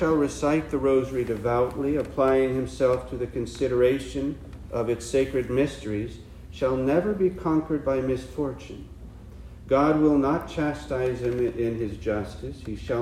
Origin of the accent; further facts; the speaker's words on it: Chillicothe, Ohio, United States; she decided to travel with my family from where I grew up in Chillicothe, Ohio, to travel an hour to Columbus, Ohio